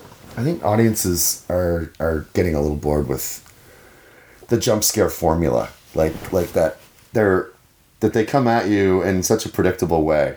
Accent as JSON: {"language": "English", "town": "Sydney", "region": "New South Wales", "country": "Australia", "tie": "born or raised there", "said": "when I was growing up in Sydney, like I was firstborn"}